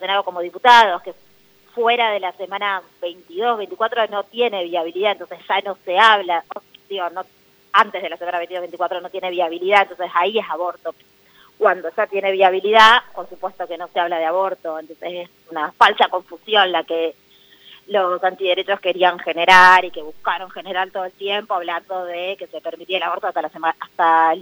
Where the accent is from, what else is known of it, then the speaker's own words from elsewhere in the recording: Tucumán, Argentina; yo soy de Tucumán también como Soledad